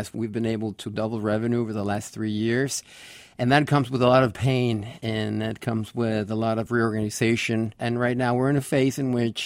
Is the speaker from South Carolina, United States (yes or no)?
no; Camden, New Jersey, United States; Everywhere we go, Robert and I, we always mention, yes, we're two guys from Camden. And even though Camden has a terrible reputation